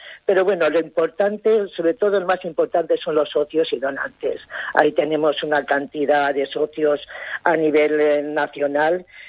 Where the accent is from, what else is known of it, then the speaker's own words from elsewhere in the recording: Foios, Valencian Community, Spain; incluso pueblos cercanos como Foios, por ejemplo, yo soy de Foios.